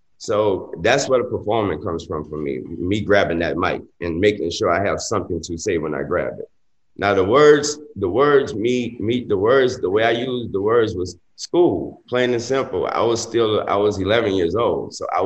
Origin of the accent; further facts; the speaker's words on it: New Orleans, Louisiana, United States; I grew up in New Orleans. I grew up in New Orleans.